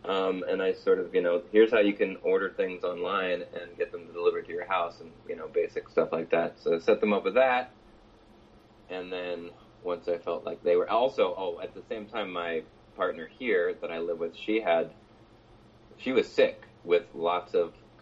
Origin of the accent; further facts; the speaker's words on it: San Francisco, California, United States; I went to go record a podcast with my friend in Oakland, where I grew up with in San Francisco.